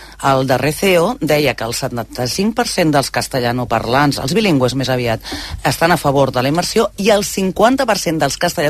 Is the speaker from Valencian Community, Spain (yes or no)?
no; Catalonia, Spain; Jo, que vinc del Penedès